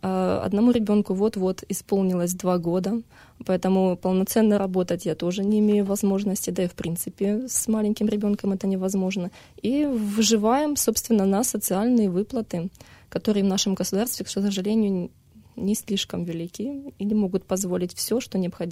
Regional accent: Khartsyzk, Donetsk Oblast, Ukraine; moved away; Я лично из города Харцизск, это Донецкая область.

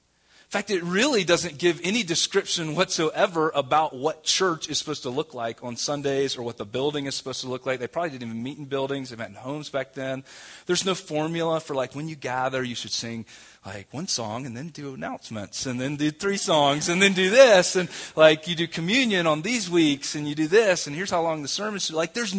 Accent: the South, United States; also born or lived in Denver / Atlanta; And that's, again, now, I grew up in the South, and things are just kind of that way. It's part of the culture and the DNA.

